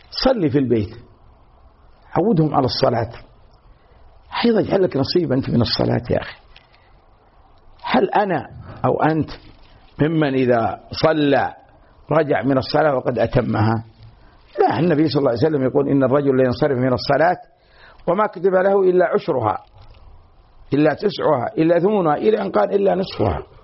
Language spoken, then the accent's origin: Arabic; Saudi Arabia; now in Kuwait; الجرائد عندنا بالسعودية